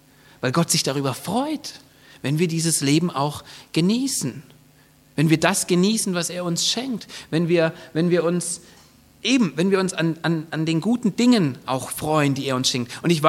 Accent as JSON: {"language": "German", "town": "Spalt", "region": "Bavaria", "country": "Germany", "said": "Ich komme aus Franken, ja? Spalt. Für alle Bierliebhaber, wir haben das Spalter Bier."}